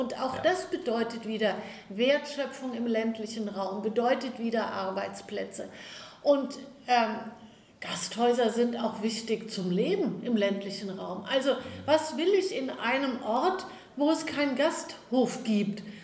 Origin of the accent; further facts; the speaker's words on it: Herborn, Hesse, Germany; also born or lived in Frankfurt / Friedrichsdorf / Maintal; ich komme aus Herborn, bin da aufgewachsen und lebe dort wieder, muss ich sagen. Nach meinen Stationen Frankfurt, Friedrichsdorf und Maintal.